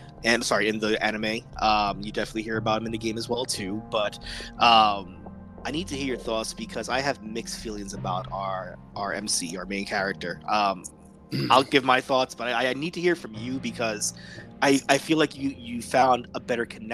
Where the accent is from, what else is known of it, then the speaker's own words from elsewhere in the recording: New York, United States; We're both from New York, and we love our dingy city.